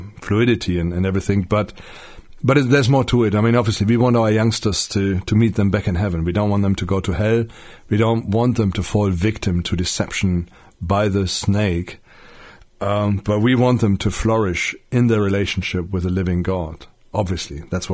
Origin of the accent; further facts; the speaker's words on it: Germany; I grew up in West Germany, so I wasn't exposed to the FDJ.